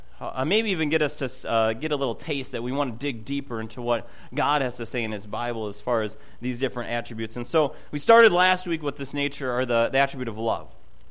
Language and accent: English; Minnesota, United States; I'm from Minnesota, and I have that jersey.